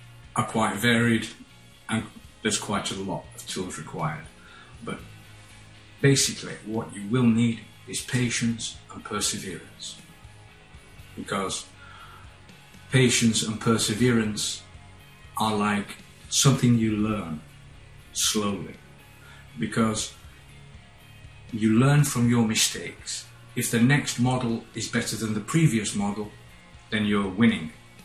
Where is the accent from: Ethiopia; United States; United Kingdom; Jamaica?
United Kingdom; Sheffield, Yorkshire and the Humber; I'm from Sheffield, in Yorkshire, in the north of England.